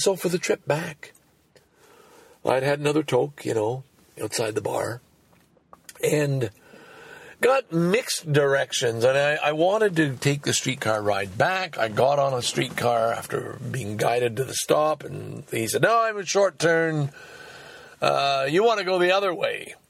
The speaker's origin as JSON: {"language": "English", "country": "Canada", "said": "And I posted, as a Canadian, what was it?"}